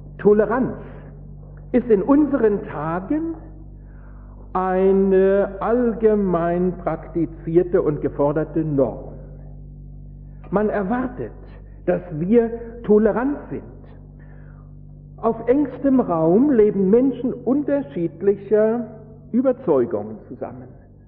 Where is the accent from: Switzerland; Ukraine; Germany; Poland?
Germany; Berlin; Wie Sie vielleicht schon hören am Tonfall, bin ich kein Schwabe, obwohl ich schon mein halbes Leben in Württemberg nun verbringe, sondern ich bin gebürtiger Berliner. Ich habe in Berlin Abitur gemacht